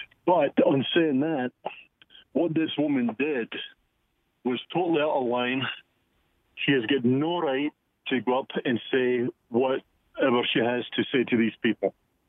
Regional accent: Scotland, United Kingdom; now in United States; 1990 is when I came to this country from Scotland.

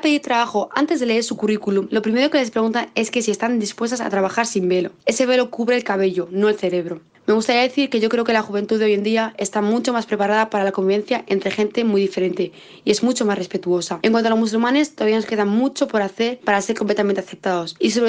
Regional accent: Madrid, Community of Madrid, Spain; born there; tengo 17 años, nací en Madrid y soy musulmana en España.

